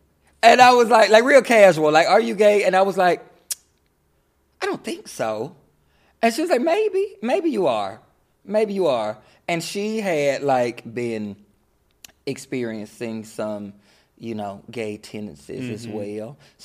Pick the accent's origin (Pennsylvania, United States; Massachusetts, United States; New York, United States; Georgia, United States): Georgia, United States; Sparta; But I grew up in Sparta, Georgia. Very, very small town, deep in the country, like middle Georgia. It's next to like Macon and Augusta.